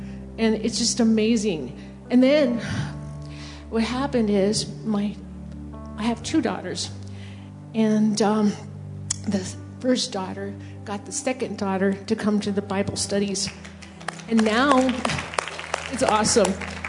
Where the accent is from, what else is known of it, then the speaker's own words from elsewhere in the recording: Moriarty, New Mexico, United States; But I'm from Moriarty, and I make the drive here.